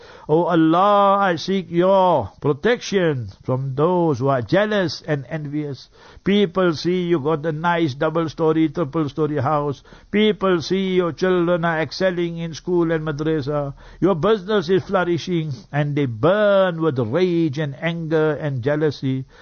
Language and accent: English; Heidelberg, Gauteng, South Africa; Friday, I went to my hometown, Heidelberg. I went to Balfour. You know, my father's family is in Balfour. They buried there, my grandparents, my uncles, my aunties. And my mother's side, they are in Middelburg.